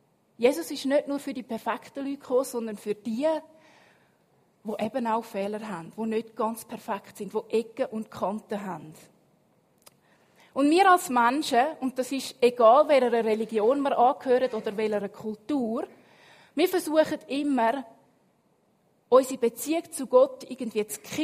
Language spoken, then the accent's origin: German; Switzerland; Jetzt wir als Schweizer, wenn wir so die Bibel lesen, tun wir gerne so die Namens- und Ahnenregister überspringen